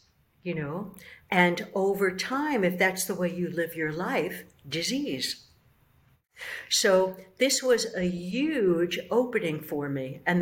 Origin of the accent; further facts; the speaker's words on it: Bronx, New York, United States; Now, remember, I'm from the Bronx, so I don't just buy stuff